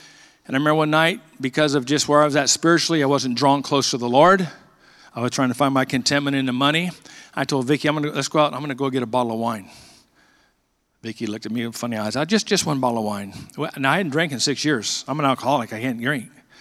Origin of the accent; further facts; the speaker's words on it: Bakersfield, California, United States; I grew up in East Bakersfield, Longfellow Lancer, Washington Junior High School, BHS Driller, okay? Middle, lower middle class neighborhood that I grew up in, okay?